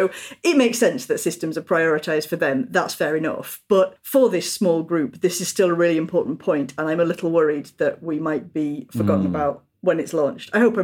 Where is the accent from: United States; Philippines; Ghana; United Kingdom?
United Kingdom; and my passport will be stamped, even though obviously I am British as well.